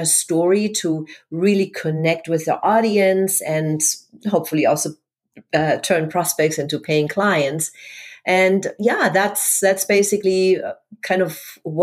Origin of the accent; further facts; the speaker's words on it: Hamburg, Germany; English is a second language; moved away as an adult; now in Florida, United States; No, I now live in sunny Florida, but originally I am from Hamburg, Germany.